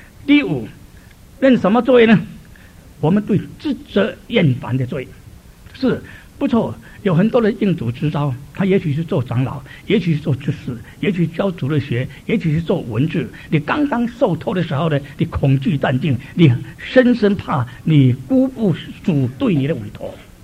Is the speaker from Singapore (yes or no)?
yes; Singapore; 那么我是新加坡人，新加坡人很土了，